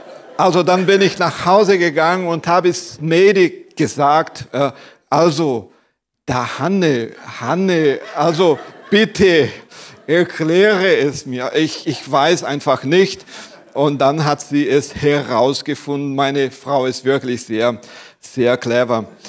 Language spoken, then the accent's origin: German; South Region, Brazil; moved away as an adult; now in Bietigheim-Bissingen, Germany; Also wir kommen aus dem Süden Brasilien. Dort war ich Pastor einer Baptistengemeinde. Und 2018 sind wir als Familie nach Bietigheim-Bissingen gekommen.